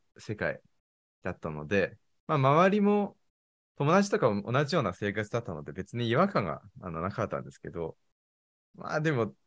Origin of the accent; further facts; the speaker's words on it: Nanjing, Jiangsu, China; Japanese is a second language; now in Japan; そうです。生まれ育ちは中国の南京という町です。